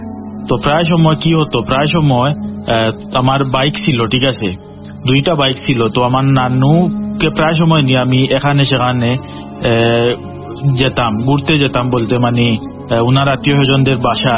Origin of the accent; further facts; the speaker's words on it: Beanibazar, Sylhet Division, Bangladesh; তো আমার বাড়ি হলো ভাই সিলেটে, সিলেটের বিয়ানীবাজার উপজেলায়, ঠিক আছে।